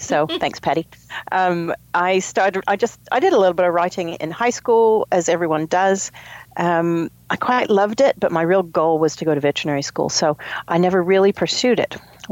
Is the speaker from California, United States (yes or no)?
yes; California, United States; moved away as an adult; now in New Zealand; I grew up in the Redwoods, just southwest of the San Francisco Bay Area in the Santa Cruz Mountains, and went to veterinary school at UC Davis. Came to New Zealand on holiday 2 years later, was offered a job and stayed.